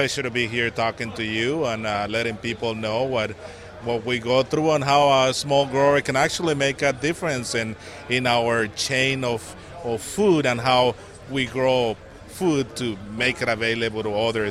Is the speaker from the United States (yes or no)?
no; Mexico; And I come from Mexico, and I come from a farming family. My father was a farmer, and I have a couple of brothers that farm in Mexico.